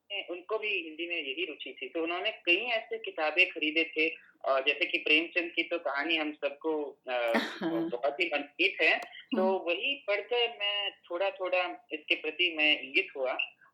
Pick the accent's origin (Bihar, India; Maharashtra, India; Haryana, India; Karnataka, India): Karnataka, India; first language Kannada; Hindi is a second language; घरेलू वातावरण में जो हमारी मातृभाषा है वो कन्नड़ है, क्योंकि हम सब कर्नाटक रहते हैं